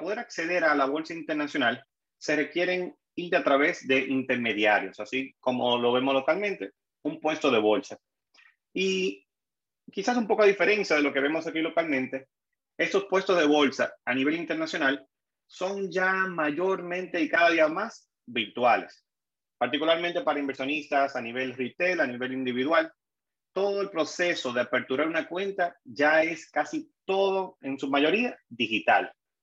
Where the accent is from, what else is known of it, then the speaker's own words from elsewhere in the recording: Dominican Republic; now in United States; uno siendo aquí dominicano, no ciudadano, no tuviera este número de identificación.